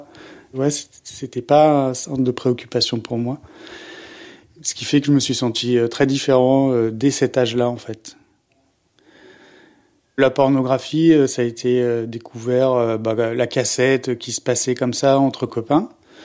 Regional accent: Auvergne-Rhône-Alpes, France; je viens de la Savoie. J'ai 45 ans.

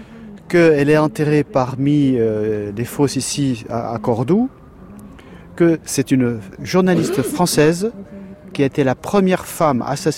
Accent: Bordeaux, Nouvelle-Aquitaine, France; je suis de Bordeaux

